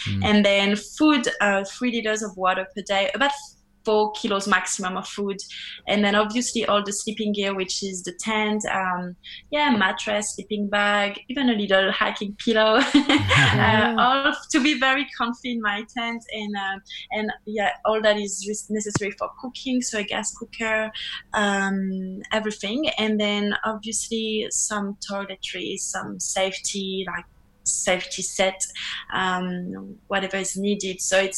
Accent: France; English is a second language; I'm from France. I've been traveling in New Zealand and Australia for 3 years.

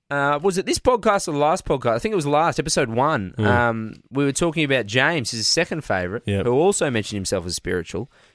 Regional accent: Venezuela; English is a second language; I am from Venezuela.

